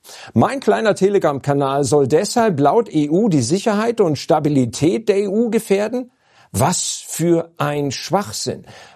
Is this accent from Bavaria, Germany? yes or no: yes; Bavaria, Germany; Speziell in meinem Heimatland, dem Freistaat Bayern, werden einige Menschen nach diesem Urteil von Passau regelrecht aufatmen.